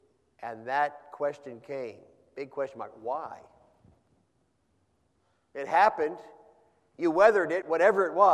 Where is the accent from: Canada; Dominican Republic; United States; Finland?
United States; New Hampshire; For years, as a young child, I grew up in New Hampshire, and still Boston.